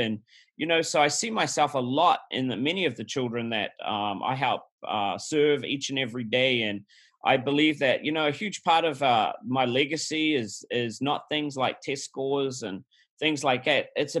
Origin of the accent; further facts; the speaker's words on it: New Zealand; moved away as an adult; now in United States; I'm originally from New Zealand, Kiwi. And I packed my bags one day, went backpacking